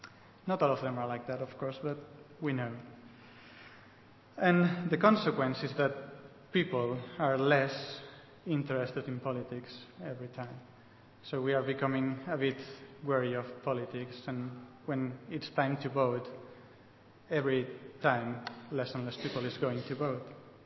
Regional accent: Spain; English is a second language; now in England; just in case you don't know. And if you haven't noticed, I'm not English. I'm from Spain.

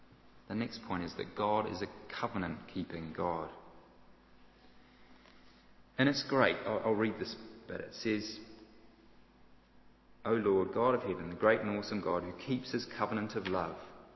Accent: New Zealand; I'm from New Zealand, for those of you who haven't picked up the accent.

